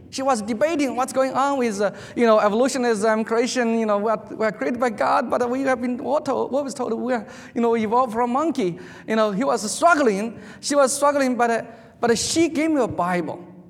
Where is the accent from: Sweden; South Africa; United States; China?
China; I was born and raised in China, of course, China then was I was born during the heydays of Cultural Revolution. So atheism was the only thing I knew.